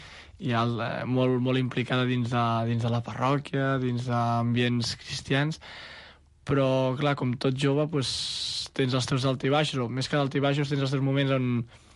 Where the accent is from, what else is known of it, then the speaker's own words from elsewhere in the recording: Sant Cugat del Vallès, Catalonia, Spain; Sant Cugat del Vallès, d'on soc